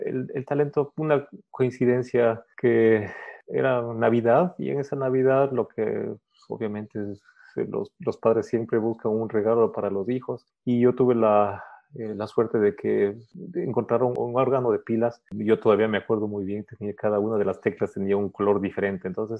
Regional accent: Quito, Pichincha, Ecuador; born there; Yo nací en Quito en 1974.

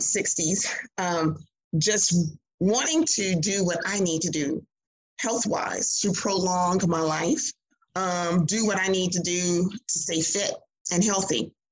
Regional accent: Mississippi, United States; also born or lived in Tennessee; I moved from Tennessee to Mississippi. I grew up in Mississippi, but after high school, college, marriage life took me away.

